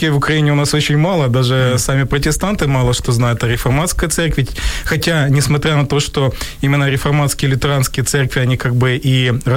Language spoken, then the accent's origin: Russian; Pervomaisk, Mykolaiv Oblast, Ukraine; в моем родном городе Первомайске Николаевской области.